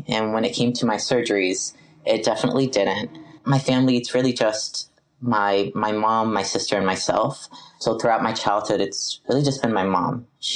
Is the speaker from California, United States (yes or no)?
no; Flemington, New Jersey, United States; Like you said … I'm from Flemington, New Jersey.